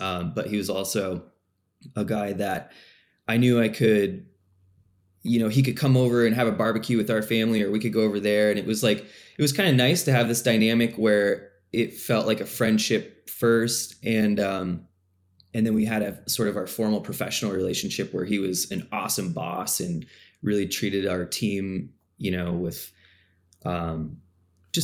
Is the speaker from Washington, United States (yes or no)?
yes; Puyallup, Washington, United States; Growing up in Puyallup, you know, you'd think you'd take a weekend trip up north sometime, but we never did. Seattle is pretty much as far as we ever explored.